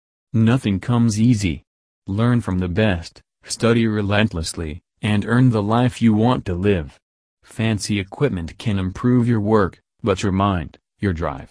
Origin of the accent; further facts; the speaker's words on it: Canada; warm, sunny beaches that I didn't get to see much of growing up in Canada.